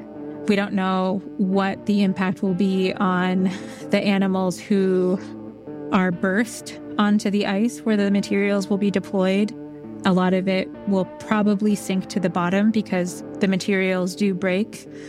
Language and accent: English; Alaska, United States; I'm from St. Lawrence Island … his parents were Ashkenazi and Bengali